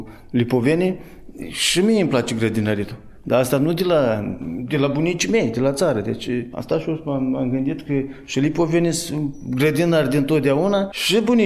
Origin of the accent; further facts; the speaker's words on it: Botoșani, Botoșani County, Romania; Din Botoșani, originar.